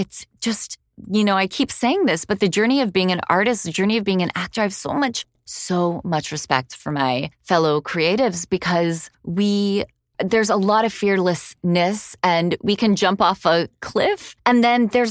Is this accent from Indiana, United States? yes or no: no; Miami, Florida, United States; since I am pure American second generation Miami.